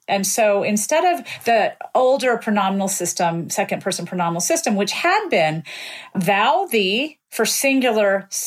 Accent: the South, United States; You know, I grew up in the South.

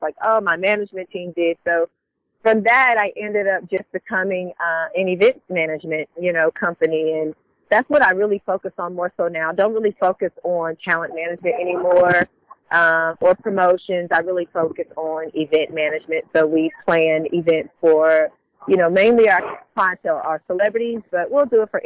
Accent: Alabama, United States; It was a lot of fun. You know, back when I was growing up, there really wasn't, there weren't a lot of worries.

